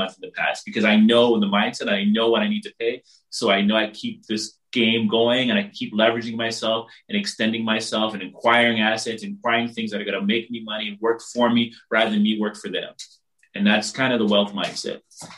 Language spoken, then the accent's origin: English; Barbados; I'm from the Caribbean, I'm from Barbados, and I see many people do that, take their time piece by piece.